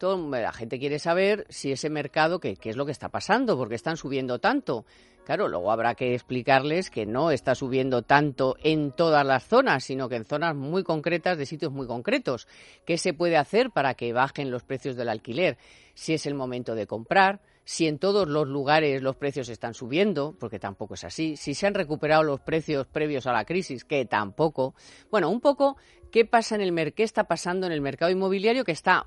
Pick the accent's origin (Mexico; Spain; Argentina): Spain; como españoles